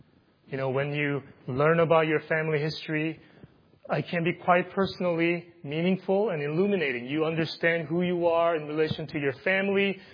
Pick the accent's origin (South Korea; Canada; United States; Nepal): South Korea; Even when I came from South Korea, genealogy used to be a much more important, but now it is not the case.